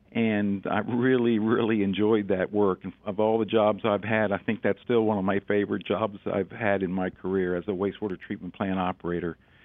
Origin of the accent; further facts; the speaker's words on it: Maryland, United States; So I grew up in Howard County, Maryland, in between Baltimore and Washington. Grew up working on my grandfather's farm.